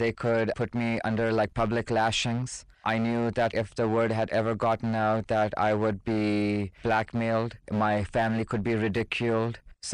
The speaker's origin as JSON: {"language": "English", "country": "Pakistan", "tie": "born or raised there", "said": "Being Hindu and growing up in Pakistan was a very challenging situation"}